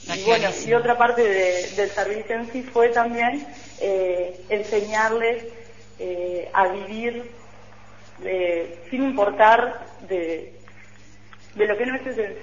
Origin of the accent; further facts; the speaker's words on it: Paysandú, Uruguay; now in Montevideo, Uruguay; Yo soy de Paysandú, pero por motivos de estudio me tuve que venir a Montevideo.